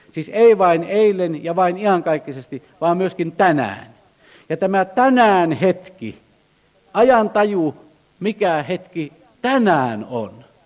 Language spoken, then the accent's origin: Finnish; Keuruu, Central Finland, Finland; now in Södertälje, Sweden; Muistan, kun lapsena Keuruulla Vapaakirkossa pidettiin paljon romaanijuhlia